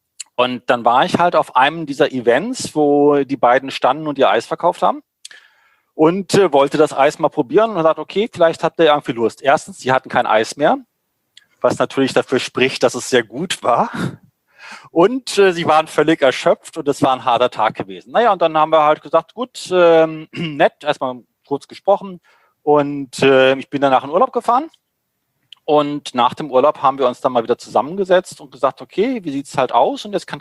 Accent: Northern Germany, Germany; für mich als Norddeutscher

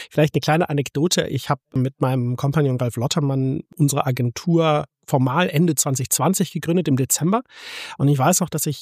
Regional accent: Stuttgart, Baden-Württemberg, Germany; born there; ich gebürtiger Stuttgarter bin

